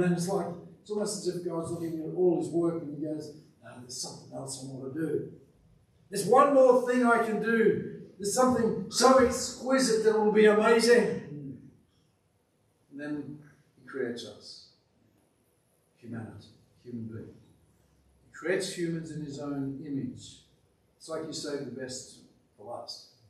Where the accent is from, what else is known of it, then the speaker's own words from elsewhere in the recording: Australia; As a kid growing up in Australia for a long time, you always wanted to get a tan